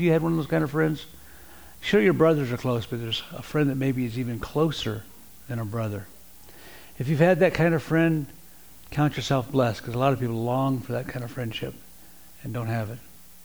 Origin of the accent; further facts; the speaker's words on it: Oregon, United States; when I found out he was from Oregon and I was from Oregon, we just immediately hit it off